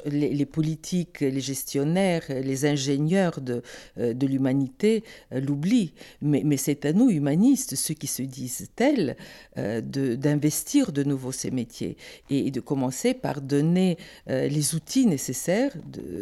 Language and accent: French; Bulgaria; Quand j'étais ado en Bulgarie, c'était le moment des Spoutnik, des découvertes comme ça, du cosmos, etc.